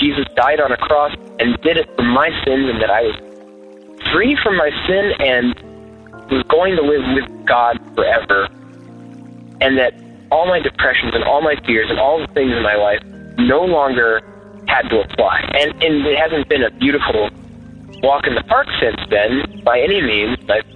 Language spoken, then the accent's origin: English; Los Angeles, California, United States; But I grew up in a town. I grew up in Los Angeles. There's churches everywhere.